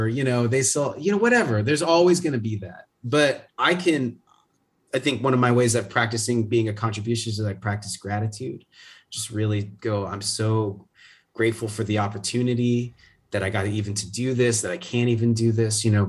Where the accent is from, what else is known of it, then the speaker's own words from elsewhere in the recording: West Coast, United States; I'm just thinking, I grew up on the West Coast, so I'm thinking of like, you can drive the I-5 through California